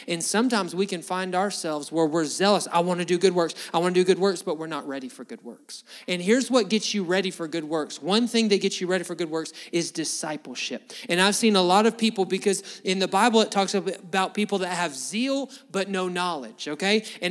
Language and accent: English; Alabama, United States; I'm probably butchering that, but I'm from Alabama, so I don't speak Greek.